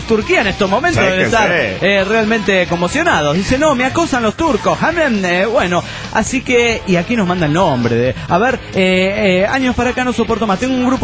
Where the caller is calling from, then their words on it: Buenos Aires, Argentina; de Buenos Aires, Argentina.